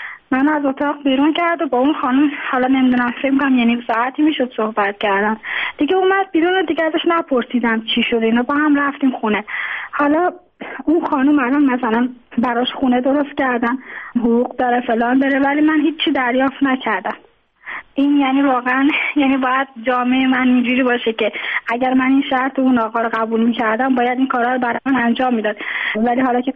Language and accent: Persian; Tehran, Tehran Province, Iran; born there; now in Mashhad, Iran; من خودم متولد تهرانم، اینجا به دلایل ازدواج کردم اومدم اینجا، الان موندگار شدم دیگه، توان بازگشت نداشتم.